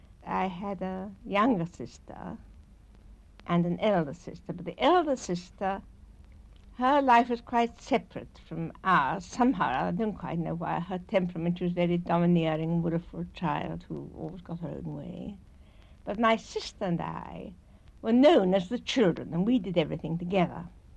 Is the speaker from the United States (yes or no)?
no; London, United Kingdom; also born or lived in Liverpool; I was born in Liverpool, but at a very early age, when I was a very little girl, we must have come down to London, and we lived in a little villary house in Wandsworth Common.